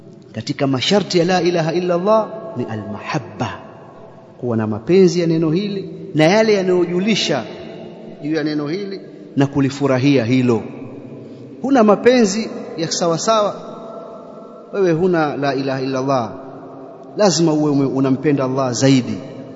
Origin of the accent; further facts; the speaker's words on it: Tanga, Tanga Region, Tanzania; kuna siku moja msikiti mmoja kule kwetu Tanga mkubwa